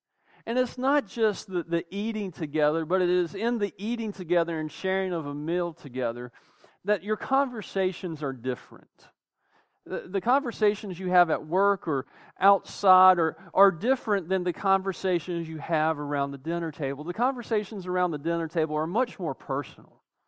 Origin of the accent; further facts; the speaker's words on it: the South, United States; I'm a Southerner, you know, and I'm thankful for it.